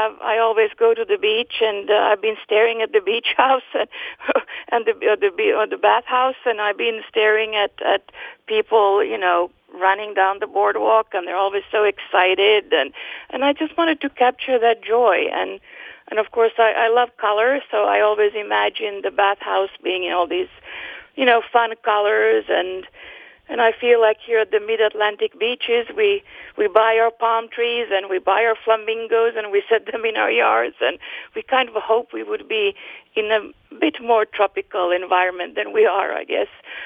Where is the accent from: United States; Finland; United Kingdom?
Finland; moved away; Well, my background is I'm from Finland. I came here about 22 years ago.